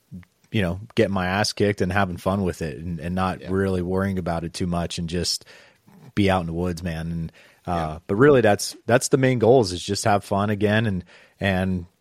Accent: Pennsylvania, United States; this changed my goal and my mindset a little bit about my home state of PA

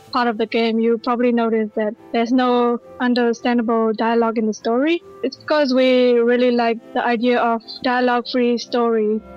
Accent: Myanmar; Yeah, I'm from Burma as well.

